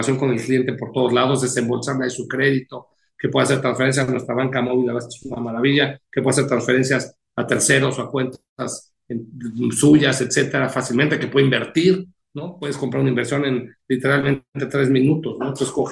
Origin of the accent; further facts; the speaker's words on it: Mexico; muy de nuestra forma de hablar, ¿no? De los mexicanos.